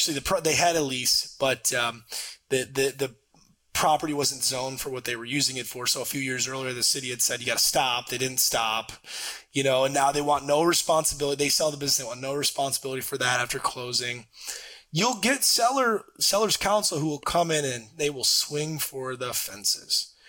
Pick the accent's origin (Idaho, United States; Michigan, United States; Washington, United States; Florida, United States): Michigan, United States; This guy out of Indiana, which is like, I'm from Michigan.